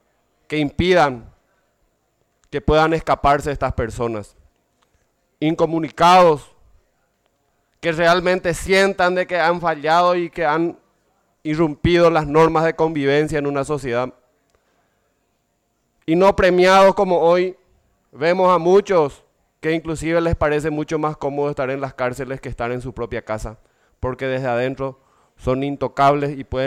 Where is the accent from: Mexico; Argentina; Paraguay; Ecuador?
Paraguay; las incapacidades que tenemos como Estado paraguayo